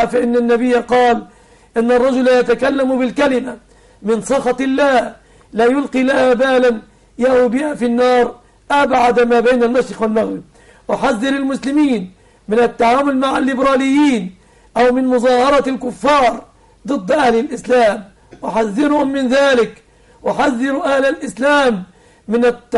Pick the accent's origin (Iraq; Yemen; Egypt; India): Egypt; أن يحفظ بلادنا مصر آمنة مطمئنة